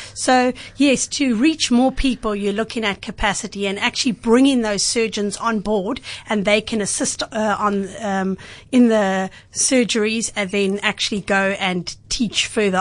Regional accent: Cape Town, Western Cape, South Africa; But born and bred in Cape Town

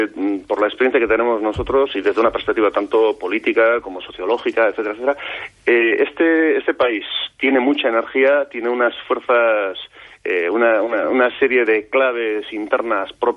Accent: Basque Country, Spain; Y la mayor parte del conflicto, desde nuestra perspectiva como vascos, sabemos que está por la parte española

